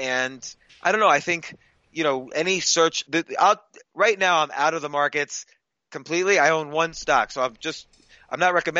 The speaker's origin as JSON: {"language": "English", "town": "New York City", "region": "New York", "country": "United States", "tie": "born or raised there", "said": "in New York City. I'm a New Yorker. I'm right across the street from my bar. I'm here with the gang."}